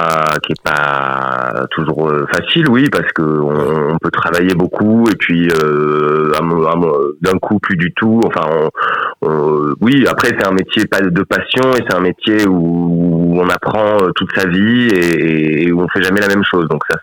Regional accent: south of France, France; accent: southern French; en revenant dans ma région, quand on me faisait des réflexions sur le fait que j'avais perdu mon accent, ouais. Mon grand-père me disait beaucoup que je parlais pointu

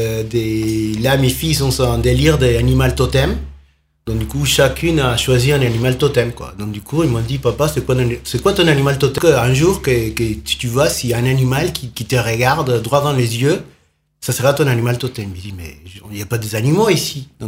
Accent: Peru; French is a second language; moved away as an adult; now in France; je dis que je suis péruvien. Je viens du Pérou.

